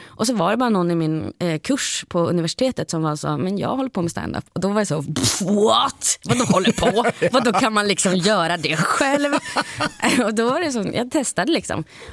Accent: Luleå, Norrbotten County, Sweden; accent: Stockholm; now in Stockholm, Sweden; jag kommer från Luleå, som alla hör, så har jag någon slags konstig stockholmska som jag sitter här, och det är inte som att jag låtsas och behöver lägga mig till, utan det har bara blivit så, för att när jag flyttade till Stockholm

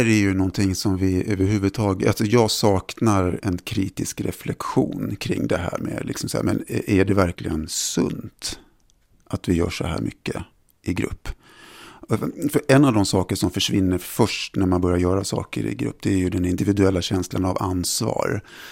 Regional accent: Sweden; also born or lived in Italy / Germany; Jag är uppvuxen mestadels i Sverige, men jag har också vuxit upp lite grann i Italien och jag har bott i Tyskland i vuxen ålder och min mamma var tyska och min pappa var italienare.

